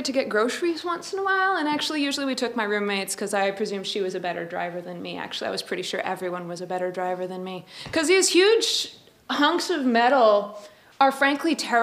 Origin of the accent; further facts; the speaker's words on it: Gig Harbor, Washington, United States; I grew up in Gig Harbor, Washington, gorgeous place, used to be rural once, not anymore.